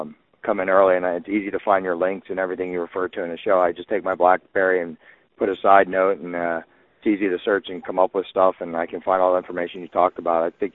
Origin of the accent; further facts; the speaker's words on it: Pennsylvania, United States; I'm from Pennsylvania. A police officer out here, and I listen to your podcast.